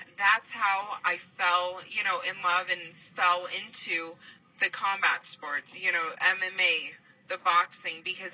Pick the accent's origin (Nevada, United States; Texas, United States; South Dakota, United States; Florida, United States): Nevada, United States; Las Vegas; Born and raised in Las Vegas. Sierra Vista High School, class